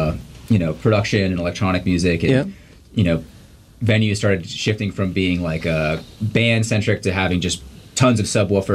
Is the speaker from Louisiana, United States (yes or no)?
no; Tallahassee, Florida, United States; Oh, I'm from Tallahassee, Florida.